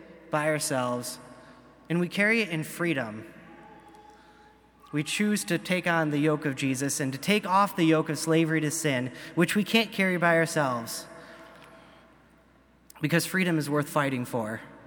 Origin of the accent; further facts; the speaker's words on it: Flint, Michigan, United States; And I grew up in Flint. I grew up in a city, so I don't know much about farming.